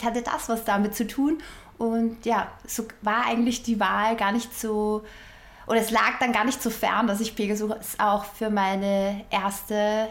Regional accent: Vienna, Austria; now in Berlin, Germany; Ich komme ursprünglich tatsächlich aus Wien und bin vor einigen Jahren nach Berlin gezogen

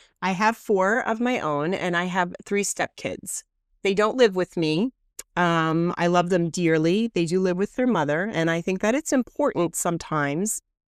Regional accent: New Jersey, United States; I'm 55. I'm from New Jersey, and I am ready to answer some questions.

